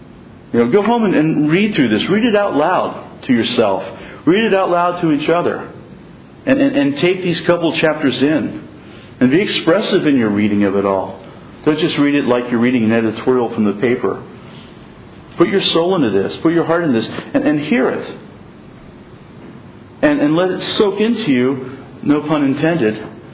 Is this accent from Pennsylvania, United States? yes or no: yes; Pennsylvania, United States; now in Southern California, United States; You know, I'm from Pennsylvania. I know storms, and we don't have too many of them here in Southern California.